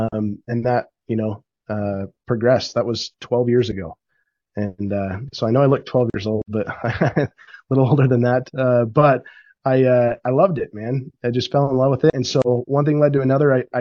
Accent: Utah, United States; So I grew up in Utah, grew up in a family where honestly hard work was what was appreciated.

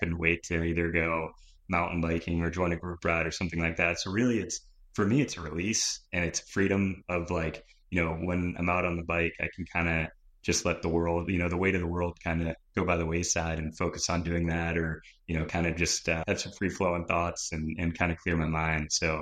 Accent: North Andover, Massachusetts, United States; You know, I've known about the shop, you know, growing up in North Andover. I would ride by it. I would see it in town.

